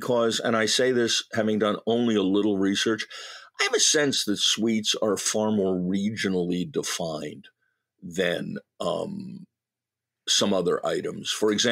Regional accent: New England, United States; I haven't done enough research, but my opinion, and look, I grew up in New England.

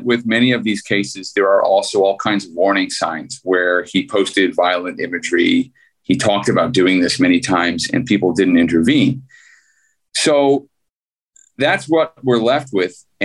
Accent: Skokie, Illinois, United States; I grew up on the North Shore in Chicago. I grew up in Skokie, which is south of Highland Park.

